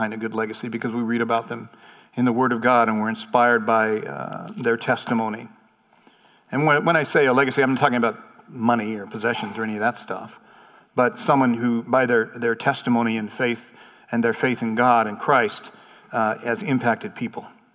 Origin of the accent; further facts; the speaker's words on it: California, United States; You know, I grew up in California, like the oldest is 200 years old.